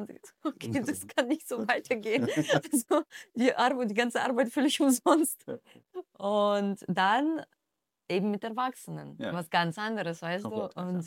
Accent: Russia; ich bin in Russland aufgewachsen, in einem Verein Leistungssport gemacht

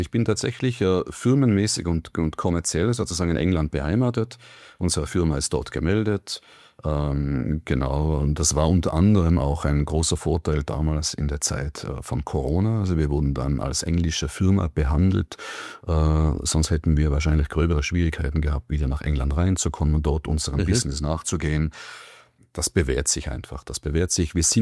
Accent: Tyrol, Austria; wie komme ich aus Tiroler zum Profisegeln

